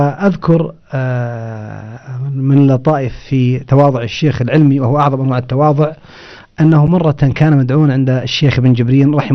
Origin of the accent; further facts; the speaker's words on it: Saudi Arabia; فيه طرفة حصلت لي أحد النساء الوجهات عندنا في السعودية